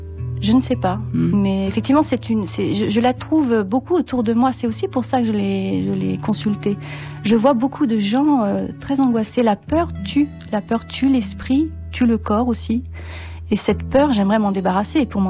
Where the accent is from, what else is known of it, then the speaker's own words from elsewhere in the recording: France; je suis française